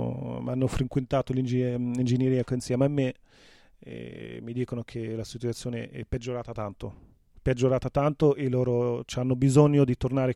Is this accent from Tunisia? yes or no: yes; Tunisia; Italian is a second language; io non voglio parlare solo come un tunisino, ma come un arabo.